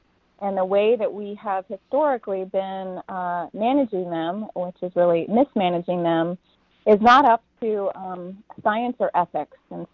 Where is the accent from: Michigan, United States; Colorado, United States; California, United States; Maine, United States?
Maine, United States; I grew up in Maine, so I know what rural living with predators is like.